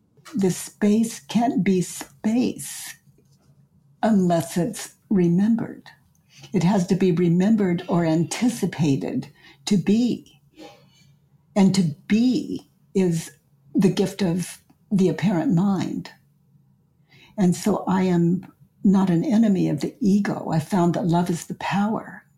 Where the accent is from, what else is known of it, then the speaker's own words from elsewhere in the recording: Needles, California, United States; now in Ojai, United States; This little tiny desert town on the border of, now I don't even think it's a town with neighborhoods anymore, but it was a little town called Needles.